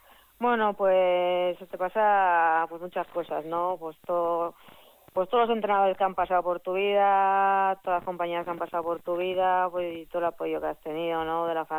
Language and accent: Spanish; Eibar, Basque Country, Spain; soy de Eibar, empecé jugando ahí en aquella época en el Urki, que luego pasamos al Eibartarra, y el Eibartarra que es el equipo que ha surgido el Eibar hoy en día, ¿no? Y luego pasé por Madrid un par de años y acabé en el Levante